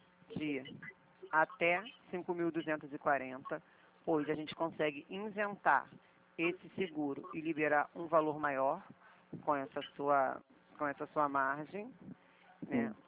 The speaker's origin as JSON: {"language": "Portuguese", "region": "Rio de Janeiro", "country": "Brazil", "said": "Não, eu sou do Rio."}